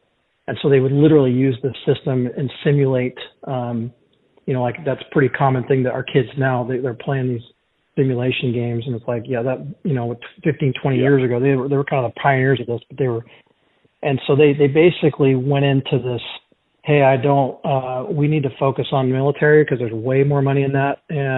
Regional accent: Portland, Oregon, United States; So I'm from Portland, Oregon. I've been a PGA member for almost 30 years now.

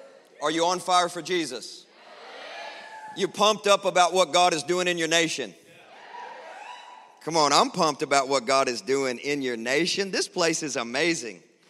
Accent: Nashville, Tennessee, United States; Listen, I'm from the South. In America, Nashville, Tennessee.

